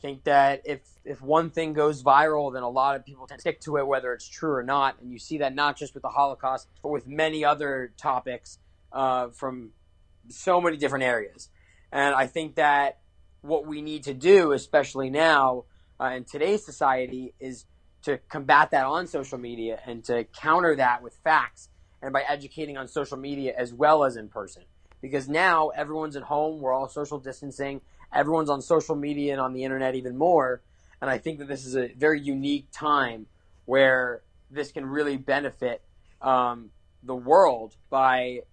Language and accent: English; Florida, United States; because growing up in South Florida, we have such a large Jewish population.